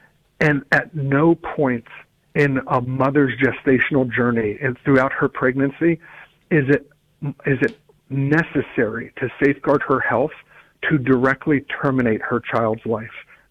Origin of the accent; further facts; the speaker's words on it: Virginia, United States; I think, unfortunately, and in my home state of Virginia, we see this coming November a ballot initiative to make abortion a constitutionally protected act here in the Commonwealth.